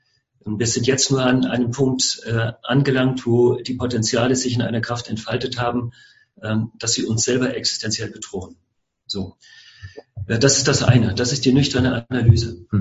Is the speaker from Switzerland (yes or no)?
no; North Rhine-Westphalia, Germany; Ich komme aus Nordrhein-Westfalen.